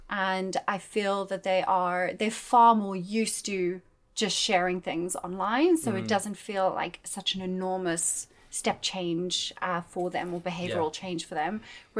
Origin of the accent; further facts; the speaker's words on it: South Africa; I've got Italian parents and I was born and raised in South Africa.